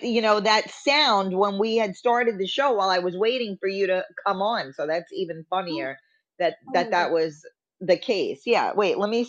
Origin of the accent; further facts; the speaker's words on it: New York City, New York, United States; because I was, you know, like you said, growing up in the Bronx, you know, is a very, you know, it's a different mentality.